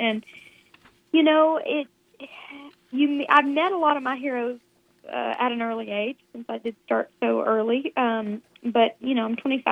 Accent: Byrdstown, Tennessee, United States; now in Nashville, United States; I grew up in Tennessee, a little town called Byrdstown, about 2 hours northeast of Nashville.

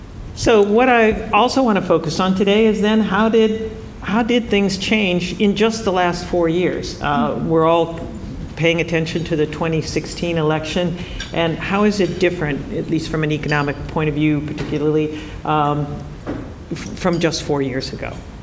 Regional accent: Youngstown, Ohio, United States; Interested in what happened to my hometown of Youngstown.

